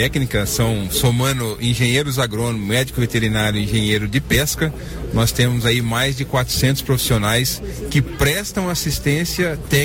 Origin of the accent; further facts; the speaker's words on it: Terra Boa, Paraná, Brazil; Sou natural de Terra Boa, aqui no Paraná.